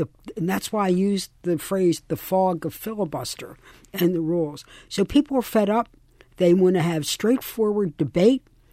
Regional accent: Baltimore, Maryland, United States; I grew up in East Baltimore. I'm a Highland Town woman, or as we said, Holland Town.

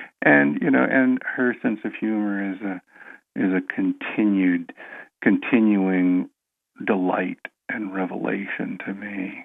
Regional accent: Southern US, United States; That was part of growing up in the South at that time.

